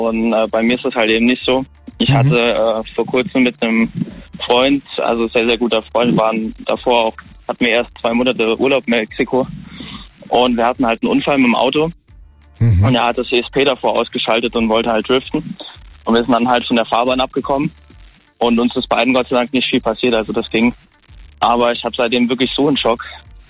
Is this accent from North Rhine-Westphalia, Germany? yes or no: no; Birkenfeld, Rhineland-Palatinate, Germany; Ja, das liegt irgendwo zwischen Mainz, Trier, Kaiserslautern, da irgendwo in dem Dreieck dazwischen.